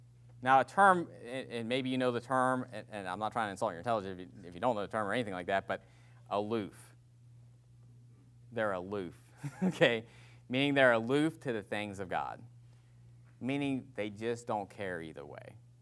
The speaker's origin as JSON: {"language": "English", "region": "West Virginia", "country": "United States", "accent": "West Virginia", "said": "Now, maybe it's my West Virginia accent."}